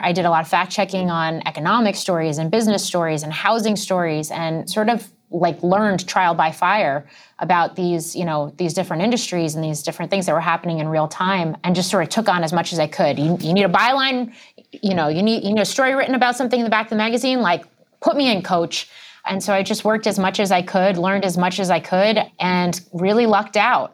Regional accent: Brewster, New York, United States; I grew up in Brewster, New York, so about an hour and a half north of New York City, and graduated from high school a year early.

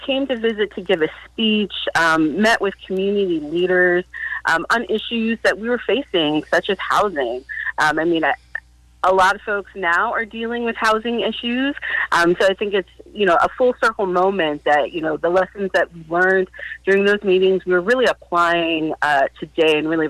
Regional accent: Portland, Oregon, United States; I grew up in Northeast Portland

